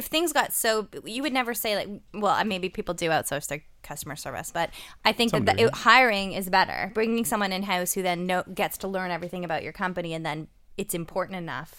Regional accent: Hamilton, Ontario, Canada; Like, why am I commuting to Toronto when I could set up a company in my hometown?

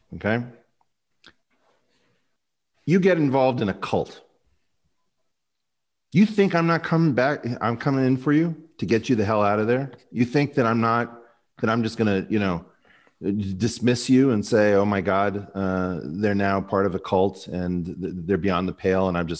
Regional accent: United States; And I don't believe in doing that through monarchy because I'm an American.

